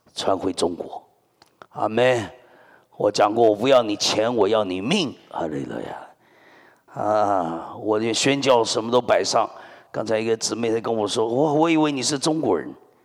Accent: Taiwan; 我一个台湾人，啊，我是疯魔的中国来的，我一个台湾的孩子，啊，最后踏上中国宣教的路

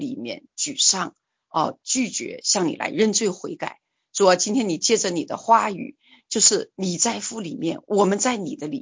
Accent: China; now in Canada; 我从中国来到加拿大，我从原来的武汉街道口教会来到现在加恩教会

